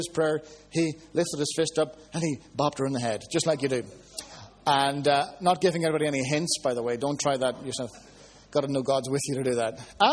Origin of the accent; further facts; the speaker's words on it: Ireland; I'm Irish, I got to say this.